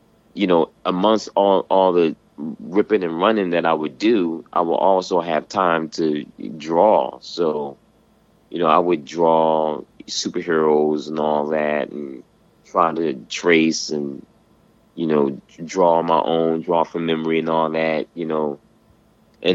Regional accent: Atlantic City, New Jersey, United States; I grew up in Atlantic City, New Jersey.

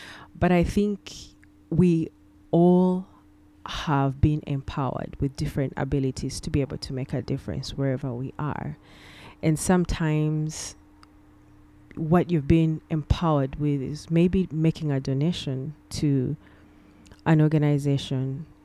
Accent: Uganda; I come from Uganda

